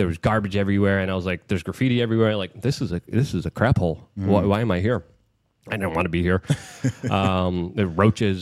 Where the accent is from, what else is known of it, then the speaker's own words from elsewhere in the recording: New York City, New York, United States; Because like growing up in New York City, you automatically have kind of a distrust of authority of police officers